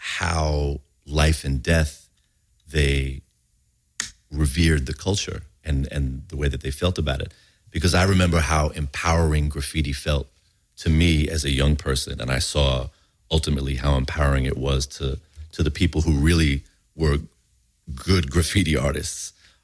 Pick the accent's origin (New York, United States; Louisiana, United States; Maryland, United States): New York, United States; that was the predominant youth culture when I was growing up in New York.